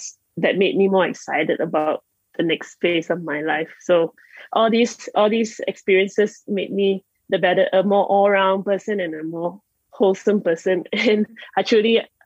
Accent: Penang, Malaysia; One was in Penang for the 2013 World Championships, and I lost in my hometown in the semifinals

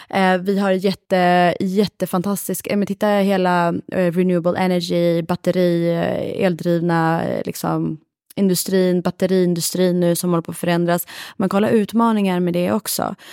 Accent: Sweden; Inte bara för att jag är svensk

